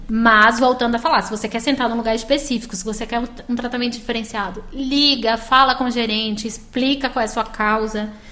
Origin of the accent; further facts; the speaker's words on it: Bahia, Brazil; Eu sou baiana, né? Pra mim, isso aqui é muito frio, é o Polo Norte.